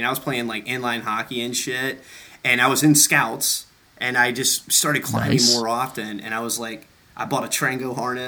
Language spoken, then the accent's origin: English; Simpsonville, South Carolina, United States; I am from, well, Simpsonville, South Carolina.